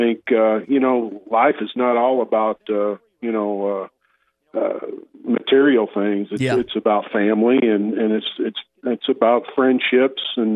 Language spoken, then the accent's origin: English; Little Rock, Arkansas, United States; We lived near Little Rock Central when I was, age 2 to 5, something like that. And then we moved near Little Rock Parkview off of off of Barrow Road, and lived there for quite some time.